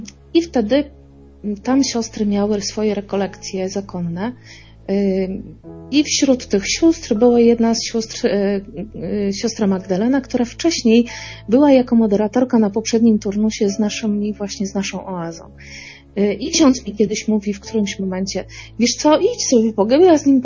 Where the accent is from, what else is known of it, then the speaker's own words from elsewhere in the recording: Silesian Voivodeship, Poland; Ja pochodzę z Górnego Śląska, więc dla mnie Warszawa to była taka wyprawa po prostu w nieznane kompletnie.